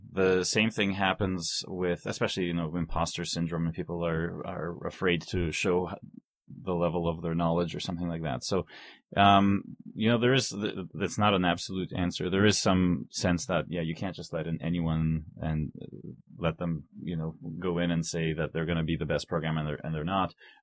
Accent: Vancouver, British Columbia, Canada; I grew up in Vancouver, so you take French as a second language.

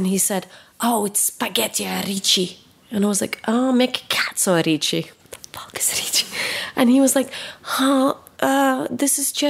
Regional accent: southern Ukraine, Ukraine; now in London, United Kingdom; I was born in Ukraine and now I'm a chef and a food writer in London.

